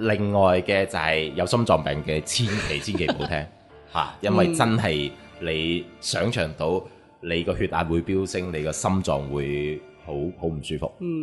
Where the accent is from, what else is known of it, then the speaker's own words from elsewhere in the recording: China; 咁但係中国呢係一个好有趣嘅国家啊，我哋中国人係一班都几有趣嘅一班人